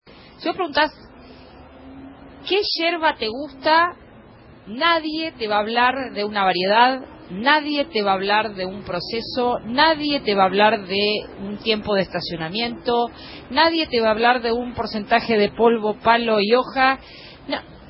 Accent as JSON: {"language": "Spanish", "country": "Argentina", "said": "que nos identifica como argentinos"}